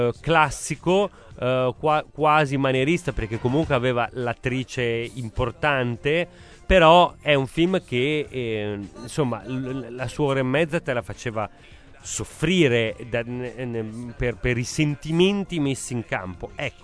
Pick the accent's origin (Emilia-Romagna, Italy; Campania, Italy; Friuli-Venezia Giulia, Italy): Campania, Italy; Naples; io perché sono di origine, i miei nonni erano napoletani, ma io sono napoletano del Vomero